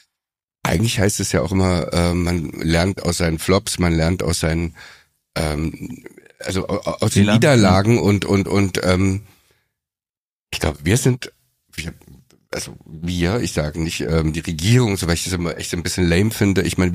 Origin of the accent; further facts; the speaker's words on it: Berlin, Germany; Ich kann immer nur sagen, ich bin Berliner. Also ich fühle mich richtig als Berliner, aber ich kann nicht sagen, ich fühle mich als Deutscher.